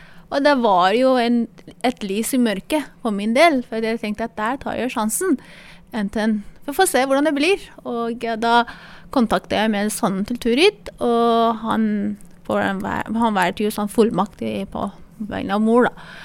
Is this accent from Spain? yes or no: no; Iran; Norwegian is a second language; moved away as an adult; now in Norway; Jeg er utdannet frisør fra Iran, der er jeg opprinnelig fra, og da tok jeg svennebrevet i 2007. Og jeg flyttet til Norge og jobbet som frisør i Norge også.